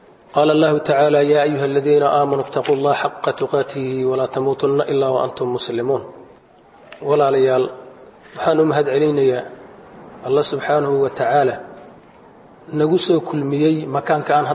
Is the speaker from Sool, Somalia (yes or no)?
no; El Dher, Galguduud, Somalia; waxaan ka imaaday sida saakayba aan isku sheegayney degmada Eeldheer waa bariga Galgaduud